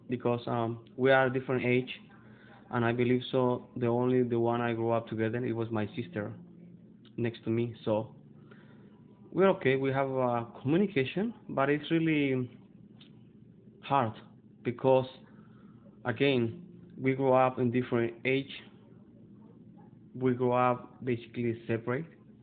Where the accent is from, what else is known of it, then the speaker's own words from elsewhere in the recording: Mexico; now in New York, United States; I grew up in Mexico.